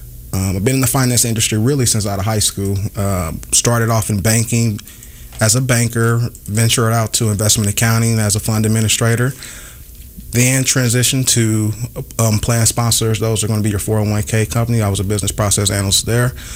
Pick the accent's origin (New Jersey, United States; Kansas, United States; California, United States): Kansas, United States; Kansas City; I grew up in the Kansas City area, born at KCK. Yes, proud. Born off of 13th and Quindaro originally. I take pride in that.